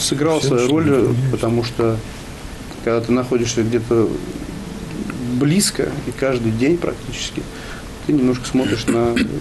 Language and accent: Russian; Samtskhe-Javakheti, Georgia; now in Russia; приехали мы в Россию из Грузии, несмотря на то, что там есть территории армянские, Джавах называется, где живут большая часть, 90% населения – это армяне.